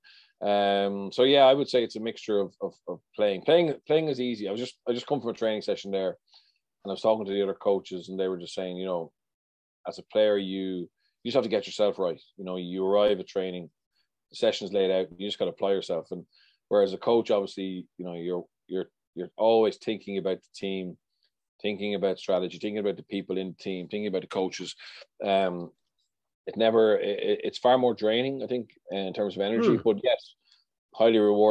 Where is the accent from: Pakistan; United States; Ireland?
Ireland; Leinster; my home province, which is Leinster, which I'm from Leinster.